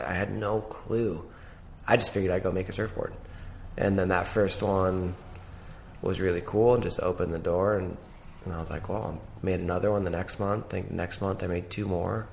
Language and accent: English; Seattle, Washington, United States; But I was born and raised in Seattle.